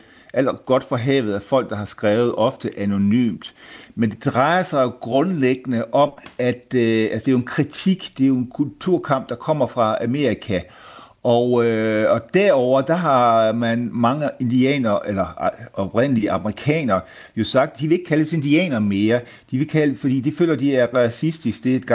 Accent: Region of Southern Denmark, Denmark; Ja, i Sønderjylland, hvor jeg voksede op

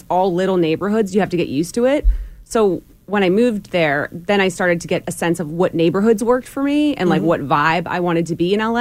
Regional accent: New England, United States; I grew up in New England. I grew up a Patriots fan.

